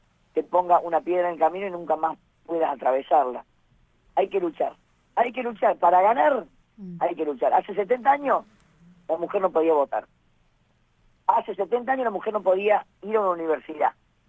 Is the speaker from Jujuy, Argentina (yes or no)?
yes; El Carmen, Jujuy, Argentina; born there; Aguante el Carmen, Jujuy, que es donde yo nací, por supuesto.